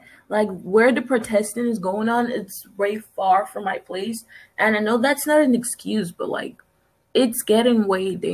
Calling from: Oklahoma City, Oklahoma, United States; I'm joining in from Oklahoma City, Oklahoma, United States.

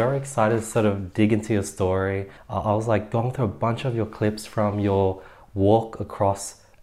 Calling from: Sydney, New South Wales, Australia; I'm from Sydney, Australia.

